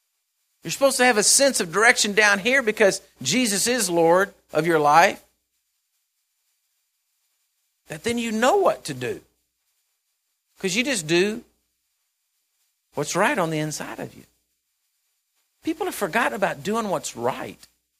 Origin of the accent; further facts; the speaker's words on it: Texas, United States; And I said, "I'm from Texas, and we don't talk to people like that down here."